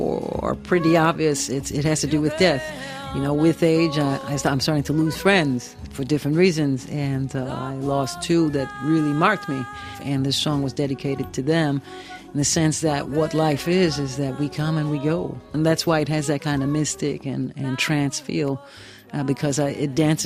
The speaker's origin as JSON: {"language": "English", "country": "United States", "moved": "as an adult", "lives_now": "France", "said": "when I'm back in the United States, I feel like a French person. And when I'm here in France, I'm definitely an American."}